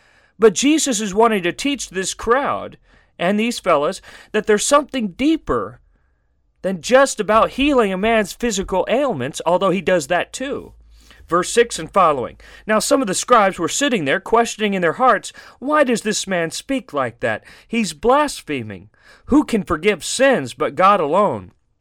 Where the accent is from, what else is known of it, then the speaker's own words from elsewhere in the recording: Phoenix, Arizona, United States; I'd tell them I come from Phoenix … this was my raising, that type of thing.